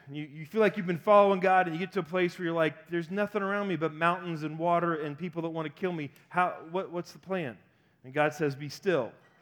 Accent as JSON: {"language": "English", "region": "Georgia", "country": "United States", "also_born_or_lived": "Florida", "said": "I said I'm from Georgia, and then I spent a lot of my life in Florida after that, went to college in Florida, lived in Florida for a long time."}